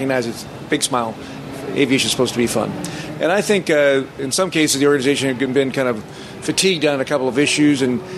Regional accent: Twin Cities, Minnesota, United States; I grew up in the Twin Cities, worked for a little lumber company called Knox Lumber Company

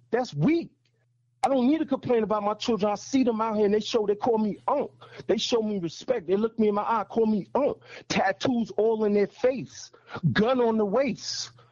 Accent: New York, United States; especially when I grew up again in New York, when I know how these people treat us.

